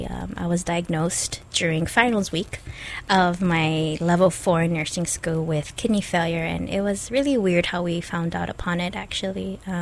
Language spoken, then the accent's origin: English; Kaneohe, Hawaii, United States; I grew up in Kaneohe. I went to Castle High School. I'm a Kaneohe girl, although I'm very mistaken to be a Farrington girl.